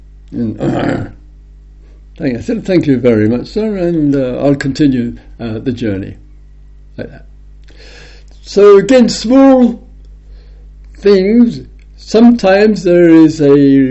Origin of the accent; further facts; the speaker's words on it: England, United Kingdom; I am English